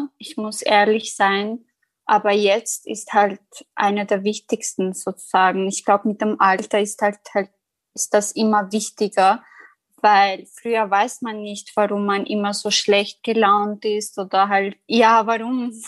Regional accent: Kosovo; Ich bin 24 Jahre alt. Ich komme aus dem Kosovo.

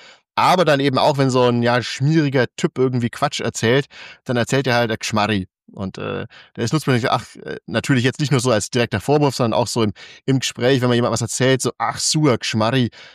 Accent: Bavaria, Germany; Ich komme eigentlich aus Franken, genauer gesagt Oberfranken, und es ist keine Absicht, einfach im Lauf der Zeit, man hat es ja bisher jetzt nicht so richtig rausgehört, hat sich bei mir der Dialekt einfach verschliffen. Ich falle selber wieder dahin zurück, wenn ich zu Hause bin

